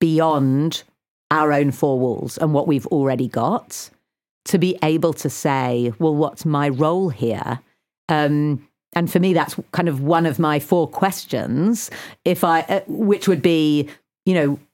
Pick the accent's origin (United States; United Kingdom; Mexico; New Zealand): United Kingdom; That actually is one of our questions as British Jews this year.